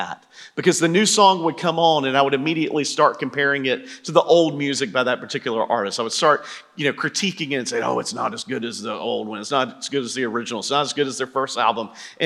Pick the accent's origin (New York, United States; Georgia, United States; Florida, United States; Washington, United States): Georgia, United States; Macon; I'm from Macon, I can make that joke.